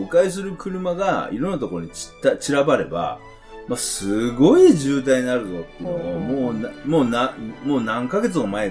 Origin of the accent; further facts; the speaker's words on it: Kansai, Japan; 関西人だから、ちょっとその辺